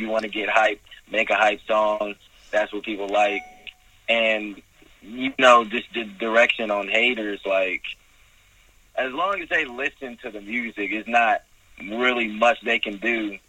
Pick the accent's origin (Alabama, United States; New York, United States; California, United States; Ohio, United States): California, United States; now in Atlanta, United States; Well, I grew up in Cali, so I mean, I didn't always have things I have right now, but I moved to Atlanta a couple years ago